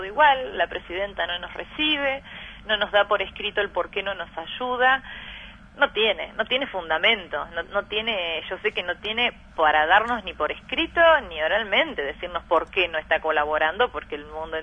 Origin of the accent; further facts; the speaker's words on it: Sunchales, Santa Fe, Argentina; Nosotros acá somos de Sunchales, que es una ciudad chica